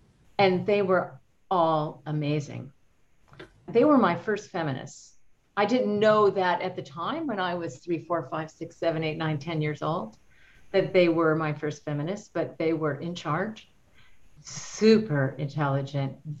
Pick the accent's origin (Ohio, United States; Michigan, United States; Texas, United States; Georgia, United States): Ohio, United States; born there; I did. I was born in Ohio, where they lived very close to us.